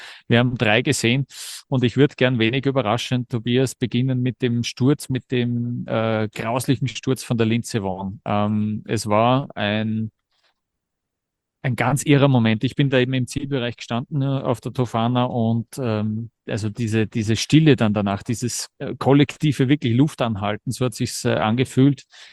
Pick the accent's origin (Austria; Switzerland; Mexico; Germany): Austria; ja, woher kommst du? Passt, Österreich, aha.